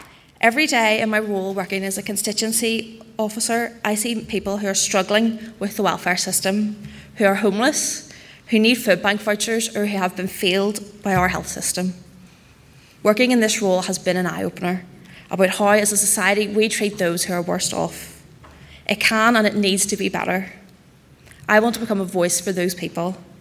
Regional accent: Bangor, Northern Ireland, United Kingdom; I'm from Bangor. I've lived there all my life. I was brought up in the area, and it's an area where the political views have been dominated by conservatism and unionism.

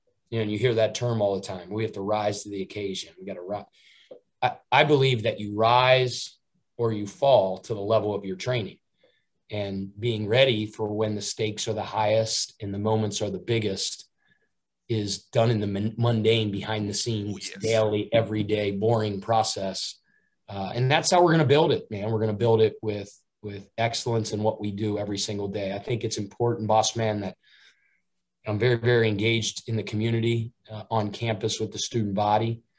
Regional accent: Cincinnati, Ohio, United States; Obviously, my hometown is Cincinnati, so obviously very connected in the Midwest and Ohio.

